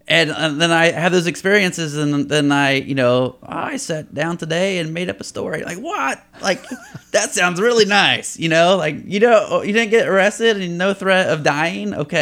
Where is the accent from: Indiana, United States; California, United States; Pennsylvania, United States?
Indiana, United States; much different than rural Indiana, you know. And I wanted to share those experiences with people in my hometown